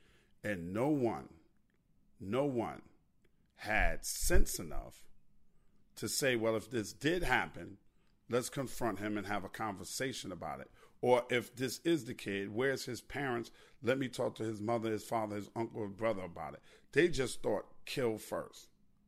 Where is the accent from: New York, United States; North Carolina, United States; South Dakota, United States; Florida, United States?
New York, United States; now in Chicago, United States; now I'm from New York, but I'm working in Chicago right now.